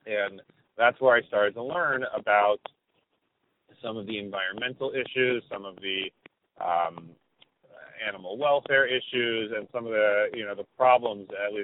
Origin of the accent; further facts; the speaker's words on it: Rochester, New York, United States; I grew up in Rochester, New York, around the corner from the kosher butcher.